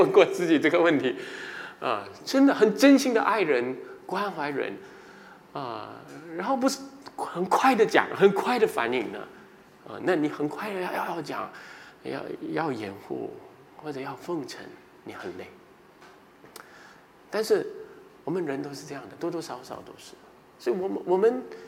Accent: China; 所以我们中国人很多礼仪这些对人好客气总是讲好听的话

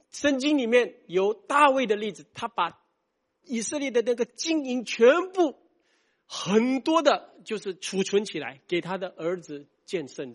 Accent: Singapore; 我们新加坡人怕饿死吗？

